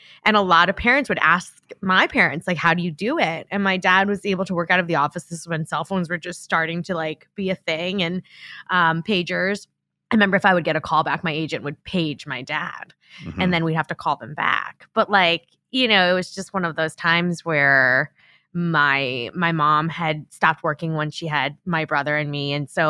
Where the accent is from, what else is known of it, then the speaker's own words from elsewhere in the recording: Long Island, New York, United States; Yeah. I grew up on Long Island.